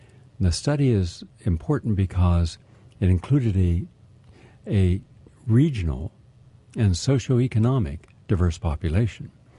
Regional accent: Appalachia, United States; Well, I grew up in Appalachia.

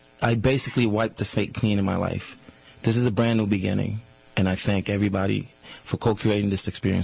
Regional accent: Staten Island, New York, United States; All right … I'm from Staten Island, New York.

